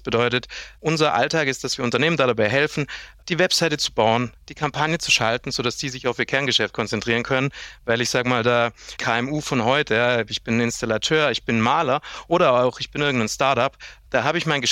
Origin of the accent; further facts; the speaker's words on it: Portugal; also born or lived in Germany; now in Vienna, Austria; bin quasi Wahlösterreicher. Also bedeutet, ich bin ursprünglich Deutscher, dann bei meinem Vater in Portugal aufgewachsen und vor jetzt 14 Jahren nach Wien gekommen. Bin 34 und sitze aber jetzt aktuell gerade in unserem Standort im schönen Salzburg.